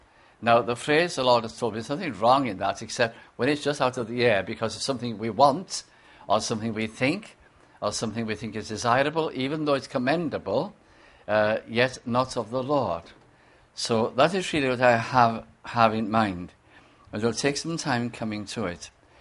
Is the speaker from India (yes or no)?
no; Bolton, North West England, United Kingdom; I was brought up in the Welsh Tabernacle, the Tabernacle Cymraeg, in Bolton in Lancashire.